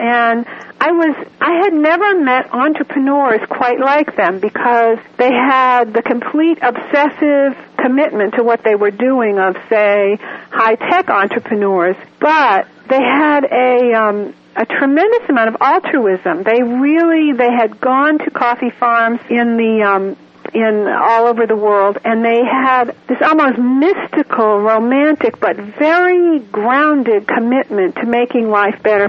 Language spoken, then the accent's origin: English; Washington, District of Columbia, United States; And in my hometown of Washington, D.C.